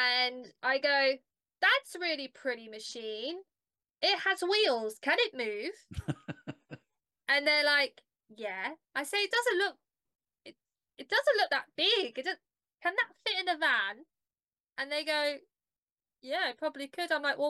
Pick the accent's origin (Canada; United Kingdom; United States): United Kingdom; London; I mean, I'm from South London. There is no manufacturing around here.